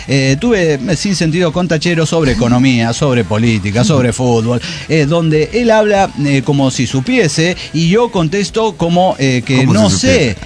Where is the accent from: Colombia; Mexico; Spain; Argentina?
Argentina; Yo, como un argentino en el exterior, a veces me encajan en el típico argentino que nunca fui.